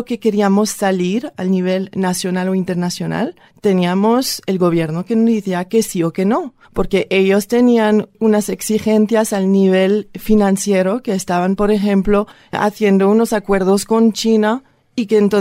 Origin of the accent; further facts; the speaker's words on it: France; Spanish is a second language; yo soy francesa. En Francia he vivido una época